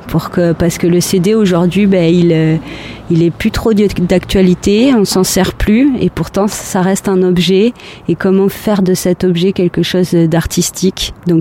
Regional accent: Nouvelle-Aquitaine, France; je suis passée du Lot-et-Garonne au Limousin, qui sont quand même deux campagnes, mais moi, c'était la campagne où j'étais née, donc je connaissais tout le monde. Et je suis arrivée donc en Limousin, Haute-Vienne, et là, je connaissais personne.

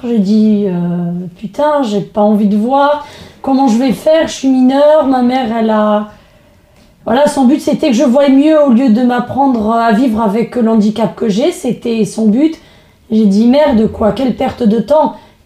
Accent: Trèbes, Occitanie, France; also born or lived in Carcassonne / Roubia; je suis née à Carcassonne, mais j'ai vécu à Trèbes, dans un village pas loin de Carcassonne, jusqu'à l'âge de mes 15-16 ans. Et après, j'ai déménagé avec ma mère et mon beau-père à Roubia, dans un petit village.

